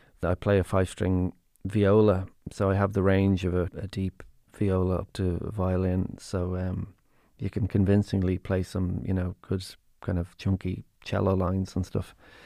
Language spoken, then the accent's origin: English; Blackrock, Leinster, Ireland; When you're coming in from the leafy suburbs, you know, I grew up in Blackrock